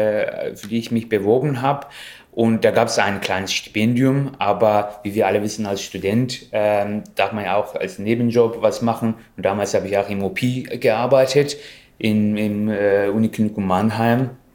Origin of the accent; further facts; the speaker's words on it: Azerbaijan; German is a second language; moved away as an adult; now in Germany; Auch wenn man es bei mir nicht merkt, ich komme tatsächlich nicht aus Deutschland, sondern aus Aserbaidschan. Und ich kam 2014 nach Deutschland